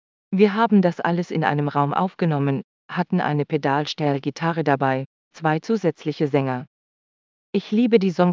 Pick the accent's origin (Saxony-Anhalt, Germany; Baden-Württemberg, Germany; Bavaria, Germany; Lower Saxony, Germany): Baden-Württemberg, Germany; Ravensburg; Ich liebe meine Heimatstadt. Ich bin da aufgewachsen, hab seit ich denken kann in derselben Straße gewohnt, hab da meine Familie, meine Freunde.